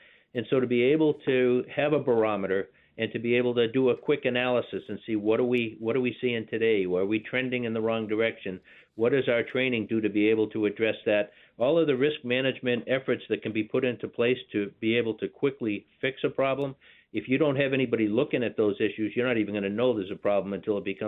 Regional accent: Boston, Massachusetts, United States; I grew up in Boston as an Irish kid.

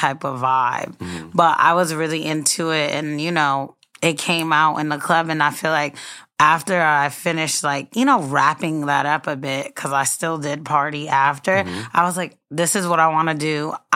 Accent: Mount Vernon, New York, United States; now in Brooklyn, United States; Well, I'm actually from Mount Vernon.

